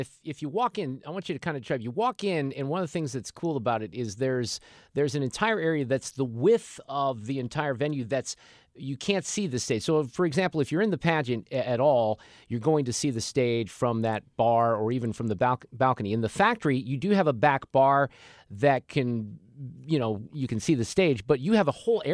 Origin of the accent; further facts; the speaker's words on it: Milwaukee, Wisconsin, United States; now in St. Louis, United States; when I came back here to St. Louis in 2006, I was unfamiliar with the pageant, and I thought, wow, I came from Milwaukee. There was nothing like the pageant in Milwaukee.